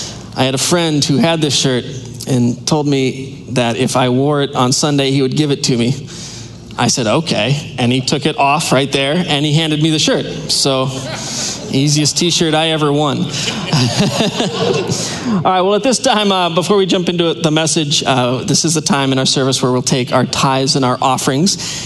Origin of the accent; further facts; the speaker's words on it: Marshfield, Wisconsin, United States; Y'all, I'm not from the South. Grew up in Marshfield, Wisconsin. Big city.